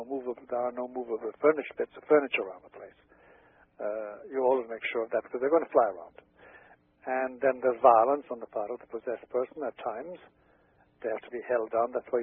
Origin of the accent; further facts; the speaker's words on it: Ireland; moved away as an adult; also born or lived in Rome, Italy; I was born in Ireland, and I was educated there until I was 18, and then I was sent abroad